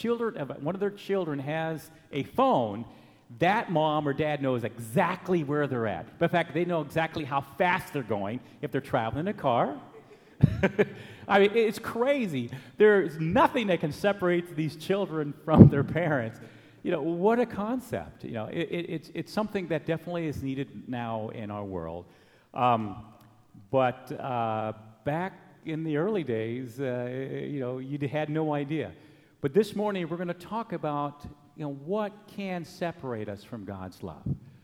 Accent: Anchorage, Alaska, United States; Now, remember, I grew up in Alaska in Anchorage

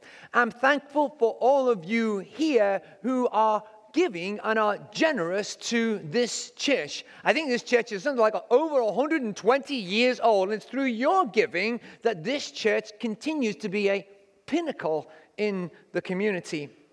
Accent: England, United Kingdom; You need a carpet, and growing up in England.

